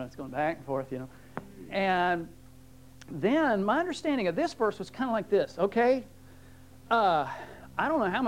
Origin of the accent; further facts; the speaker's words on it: Manassas, Virginia, United States; When I was a kid, I grew up partly in Manassas, Virginia. Everybody know where Manassas is?